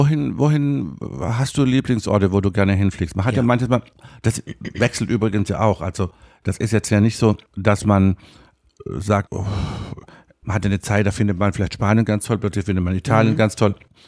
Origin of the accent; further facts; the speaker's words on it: West Germany, Germany; ich komme ja aus dem Westen.